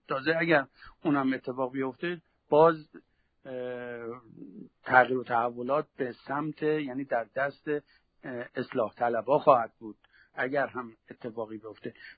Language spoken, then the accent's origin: Persian; Iran; برای ما خیلی مهمتره به عنوان یک ایرانی